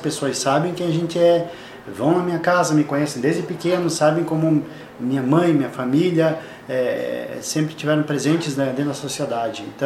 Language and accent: Portuguese; Xanxerê, Santa Catarina, Brazil; born there; Eu sou nascido em Xanxerê, no Hospital Bom Jesus, em 1978. Eu sou filho de mãe solteira